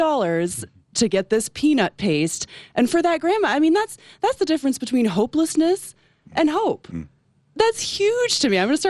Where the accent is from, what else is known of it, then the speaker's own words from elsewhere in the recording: United States; as an American, it's hard for me to picture what would that be like.